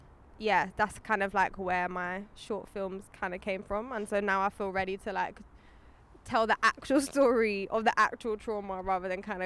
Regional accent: London, United Kingdom; I grew up in London.

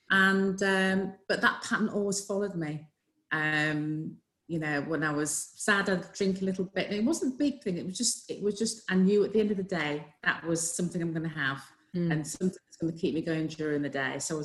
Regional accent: Yorkshire and the Humber, United Kingdom; I was brought up in Yorkshire, very strict kind of African background. Then Nigerian dad, very strict.

